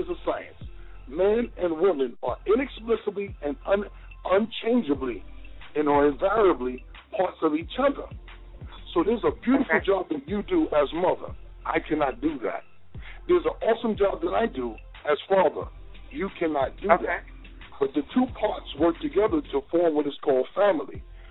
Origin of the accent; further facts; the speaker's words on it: Mount Vernon, New York, United States; I'm running New York, but I'm from the globe. I call myself I'm from Mount Vernon, but I claim the universe, sister.